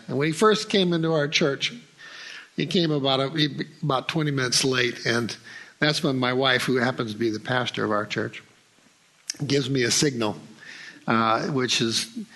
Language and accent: English; South Dakota, United States; also born or lived in Oregon; Now, I come from Oregon, of course. Grew up in South Dakota.